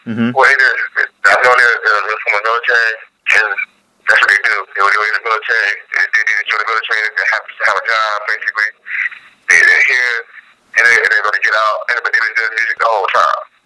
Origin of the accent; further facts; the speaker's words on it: Virginia, United States; also born or lived in Germany; Yeah, I was born in Germany, but I've lived here the majority of my life. So, like I say, I'm from Virginia.